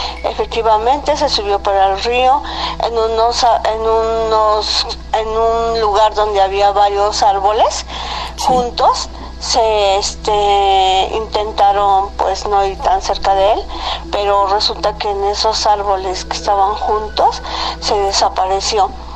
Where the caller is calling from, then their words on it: Atizapán, State of Mexico, Mexico; de Atizapán, Estado de México.